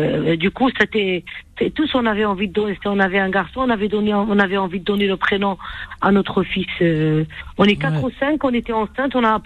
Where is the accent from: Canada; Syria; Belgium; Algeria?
Algeria; On est des Algériens, point.